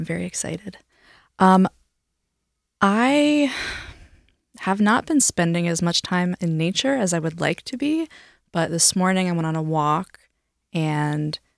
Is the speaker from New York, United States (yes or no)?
yes; New York, United States; Because I grew up near the Gunks, and so there's so many beautiful moss covered rocks.